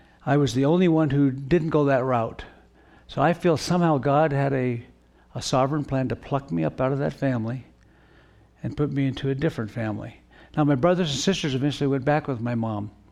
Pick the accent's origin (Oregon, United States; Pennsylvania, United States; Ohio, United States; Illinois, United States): Oregon, United States; now in California, United States; So I was born in California. I know I tell you that my home is Oregon because I lived all my life in Oregon, but you know, coming back to California was kind of a return to my homeland here.